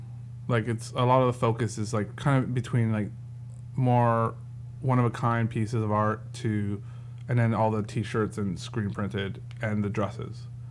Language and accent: English; Toronto, Ontario, Canada; now in Burlington, Canada; I'm from Toronto.